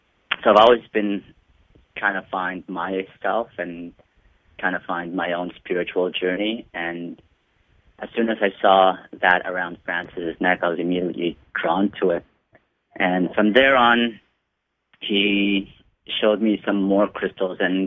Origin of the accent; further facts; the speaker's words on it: Philippines; I'm from the Philippines originally.